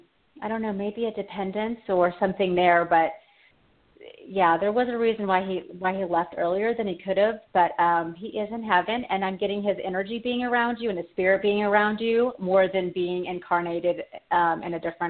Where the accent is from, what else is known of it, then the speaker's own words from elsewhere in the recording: Texas, United States; Oh, from Texas. I'm from Texas.